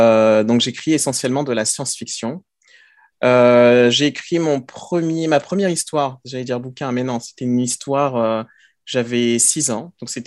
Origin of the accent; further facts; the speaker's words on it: Paris, Île-de-France, France; also born or lived in Abidjan, Côte d'Ivoire; je suis né à Abidjan, en Côte d'Ivoire. Donc, il y a oula, 38 ans au moins. Et donc, j'habite à Paris depuis l'âge de 5 ans. Donc, j'ai fait toute ma scolarité ici.